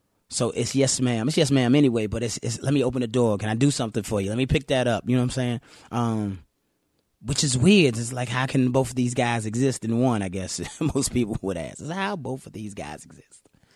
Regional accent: Richmond, Virginia, United States; I grew up in a place, and I say this all the time, I grew up in Richmond, Virginia.

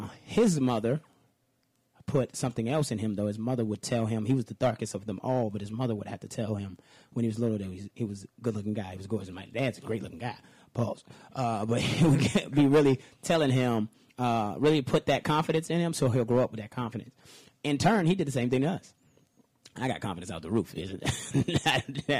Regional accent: Richmond, Virginia, United States; There was a mall built in our town. I'm from Richmond, Virginia.

